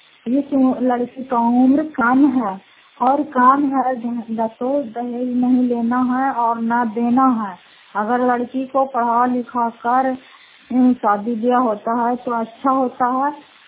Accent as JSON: {"language": "Hindi", "town": "Fatehpur Makrauta", "region": "Bihar", "country": "India", "said": "घर फतेहपुर मकरौता जिला नालंदा कराया ब्लॉक की निवासी हूँ।"}